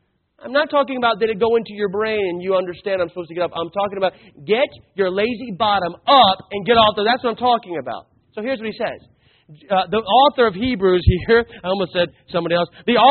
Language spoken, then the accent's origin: English; Arizona, United States; now in Indiana, United States; I grew up in Arizona. I'm now a resident of Indiana.